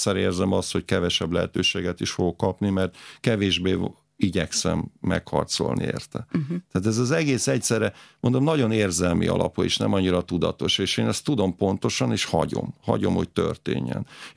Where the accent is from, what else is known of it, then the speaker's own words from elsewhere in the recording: Great Hungarian Plain, Hungary; Én pedig az Alföldön nőttem föl.